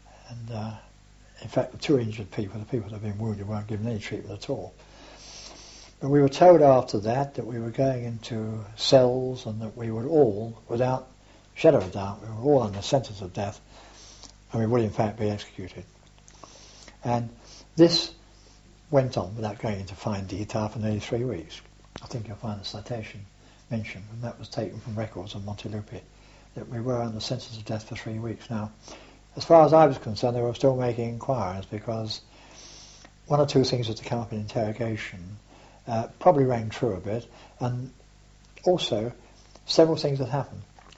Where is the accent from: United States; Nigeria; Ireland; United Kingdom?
United Kingdom; England; I said, "Well, I'm English actually."